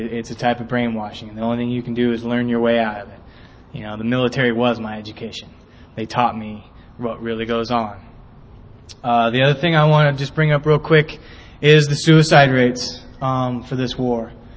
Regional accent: Pocatello, Idaho, United States; I grew up in Pocatello, Idaho.

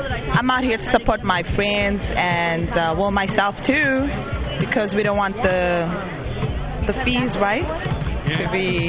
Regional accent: Zimbabwe; now in United States; Originally I'm from Zimbabwe.

